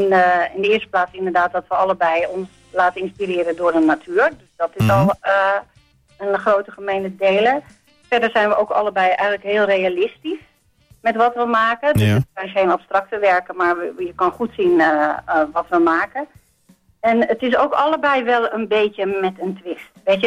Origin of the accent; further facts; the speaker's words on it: Nieuw-Vennep, North Holland, Netherlands; ik ben opgegroeid in Nieuw-Vennep. Mijn vader die is eigenlijk bolleboer geweest.